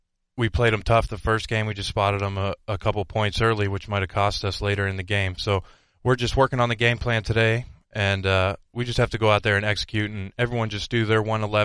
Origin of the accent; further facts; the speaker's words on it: Ohio, United States; I grew up in Ohio, northeastern Ohio at that, so it's a cold area, so I was born in it